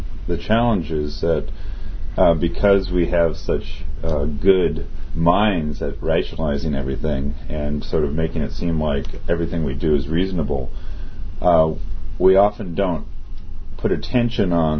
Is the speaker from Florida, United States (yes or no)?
no; California, United States; And he knew I was from Northern California, and it was a respectful conversation.